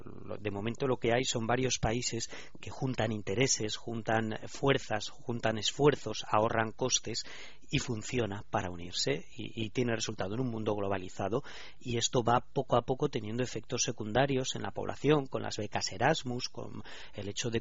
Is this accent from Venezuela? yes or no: no; Spain; yo como español puedo votar en las elecciones en España